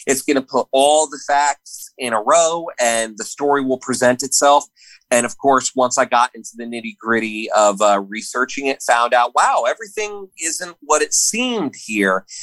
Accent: Clark, New Jersey, United States; I certainly heard rumors like that growing up in New Jersey as a kid. You know, we weren't allowed to trick or treat anywhere near the golf course in Clark, New Jersey

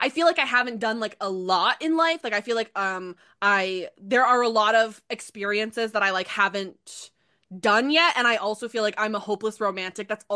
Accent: Canada; But as a Canadian, I cannot speak to this because I don't know them.

